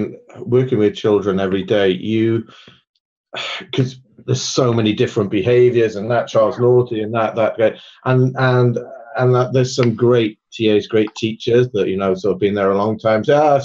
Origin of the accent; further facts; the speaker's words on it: United Kingdom; being British, it's not a British thing, you know, to be able to, I'm not, we're not good at that.